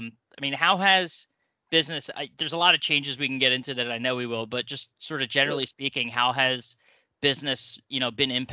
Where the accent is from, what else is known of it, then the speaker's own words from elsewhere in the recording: Philadelphia, Pennsylvania, United States; So I'm from Philadelphia.